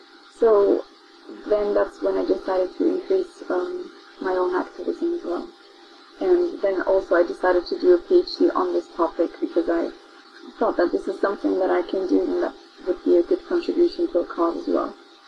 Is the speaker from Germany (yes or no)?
yes; Germany; moved away as an adult; also born or lived in Turkey / United States / United Kingdom; So I'm Kurdish myself. I was born in the Turkish part of Kurdistan, and I moved to Germany with my parents when I was three. We were refugees. So I grew up here in Europe, and I got my education in the States and then in the UK